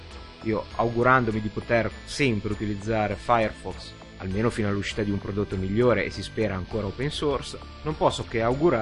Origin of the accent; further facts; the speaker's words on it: Liguria, Italy; ma da buon ligure cerco sempre di scegliere il prodotto col miglior rapporto qualità-prezzo